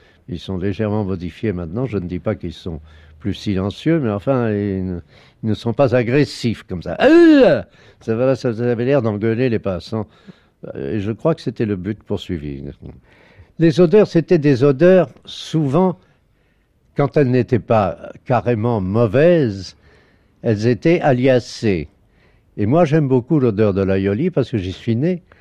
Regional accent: Marseille, Provence-Alpes-Côte d'Azur, France; born there; Je suis né à Marseille en 1911, c'est-à-dire que je suis dans ma 80e année.

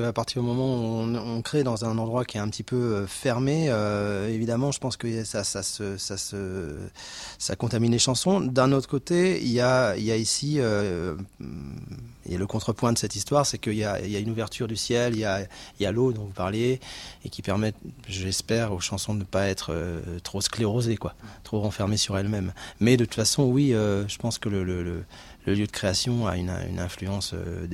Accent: Île-de-France, France; à la base, j'étais plutôt un gars des champs, de la terre, puisque je viens de Seine-et-Marne

